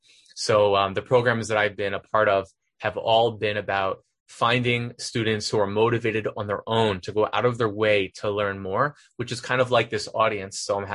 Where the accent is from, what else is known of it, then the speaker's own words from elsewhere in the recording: New Jersey, United States; also born or lived in Philadelphia; I grew up in New Jersey. I was born in Philadelphia. And I went to a conservative Schechter type school.